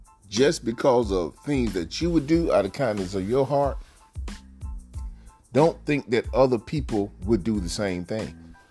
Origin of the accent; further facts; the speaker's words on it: the South, United States; I'm from the South, and I notice when funerals go on in the South, it's like you see so many cars from up north are here to pay their last respect.